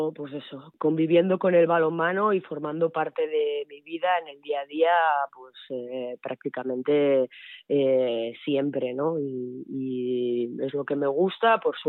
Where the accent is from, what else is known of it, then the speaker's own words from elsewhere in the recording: Pamplona, Navarre, Spain; moved away as an adult; also born or lived in Lleida; Yo me fui como bien dices, de Pamplona, de Beti Onac, que era el equipo donde estaba hasta juveniles, y me fui a estudiar a Lleida con 18 años